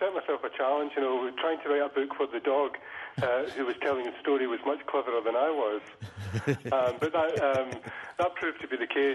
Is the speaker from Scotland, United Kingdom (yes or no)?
yes; Scotland, United Kingdom; there was two in particular that I just loved when I was growing up in Scotland, you know.